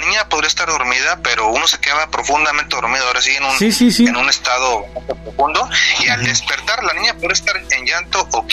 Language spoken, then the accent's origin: Spanish; Cerro Azul, Veracruz, Mexico; now in Tampico, Mexico; Cerro Azul es chiquito, ahí es donde yo literalmente ahí crecí, digo, yo soy de México, soy de nacimiento en México, como hasta los 7-9 años, me mudo a Cerro Azul, desde esa edad hasta la etapa de comenzar la universidad, ya fue que me mudo aquí a Tampico